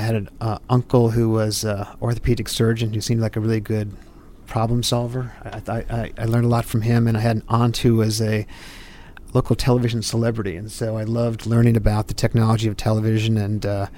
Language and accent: English; Milwaukee, Wisconsin, United States; I grew up in Milwaukee.